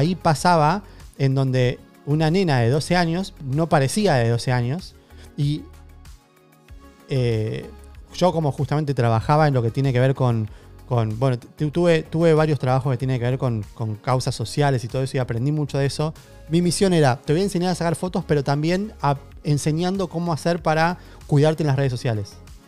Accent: Argentina; lo importante que somos en Argentina para poder también exportar nuestros productos

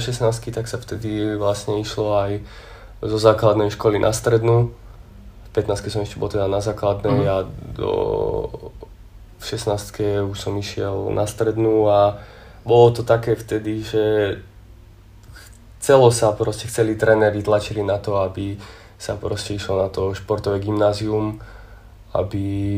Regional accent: Rašov, Žilina Region, Slovakia; tým vlastne, že som bol z Rašova, tak som niekedy nastupoval na vlak, že 20:44 zo Žiliny

